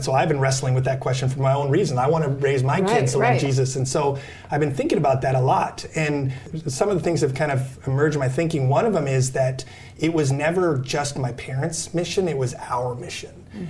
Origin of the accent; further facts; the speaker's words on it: Amsterdam, North Holland, Netherlands; So I was actually born and raised in Amsterdam